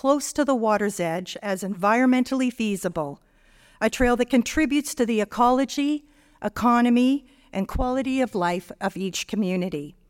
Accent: Etobicoke, Ontario, Canada; Growing up in Etobicoke, my relationship with the lakes had a rocky beginning. My mom's from the north

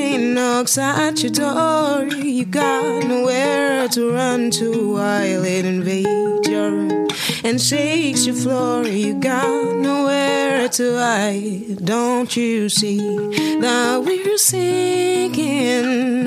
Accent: Cameroon; Je dis non mais c'est bon, de toute façon je suis camerounaise.

